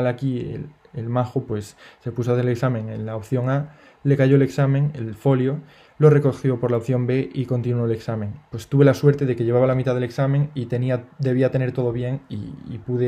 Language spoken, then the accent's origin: Spanish; Ponferrada, Castile and León, Spain; also born or lived in A Coruña; Y sí, tengo solo 22 años. 3. Nací en La Coruña. Soy gallego, natal. 4. Viví en Coruña 9 años y me mudé a Ponferrada, que sería la 5, que es donde vivo actualmente, para vivir otros 10-11 años.